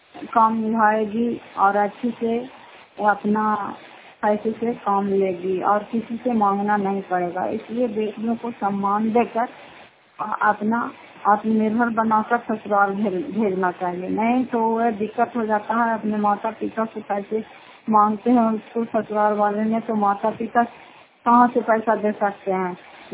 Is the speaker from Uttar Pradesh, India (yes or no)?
no; Bihar, India; घर फतेहपुर पंचायत मकरौता जिला नालंदा करा पछवा ब्लॉक की निवासी हूँ।